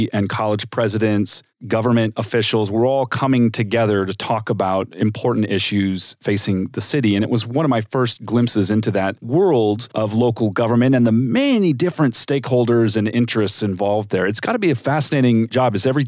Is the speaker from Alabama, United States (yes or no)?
no; Riverside, California, United States; I worked in the mayor's office of my hometown, Riverside, California